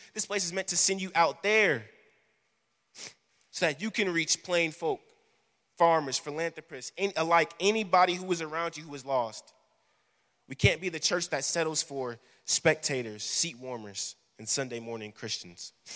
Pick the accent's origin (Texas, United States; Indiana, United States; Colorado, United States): Texas, United States; Fort Worth; also born or lived in Arlington, Texas; I was born in Arlington, Texas. I commuted to go to school in Arlington, Texas. I was raised in Fort Worth.